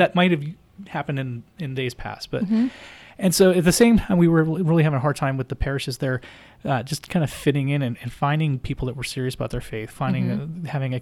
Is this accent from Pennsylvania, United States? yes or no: yes; Pittsburgh, Pennsylvania, United States; So I grew up just outside Pittsburgh, Pennsylvania.